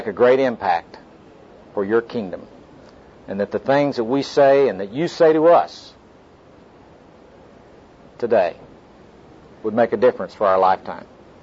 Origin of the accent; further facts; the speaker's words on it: Oklahoma City, Oklahoma, United States; I'm from Oklahoma City, and I'm a businessman there